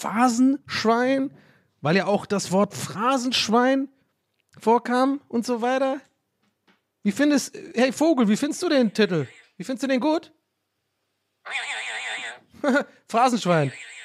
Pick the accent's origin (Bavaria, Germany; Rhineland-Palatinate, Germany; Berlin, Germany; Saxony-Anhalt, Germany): Berlin, Germany; accent: East Berlin; Also eher so ein Ostberliner Akzent.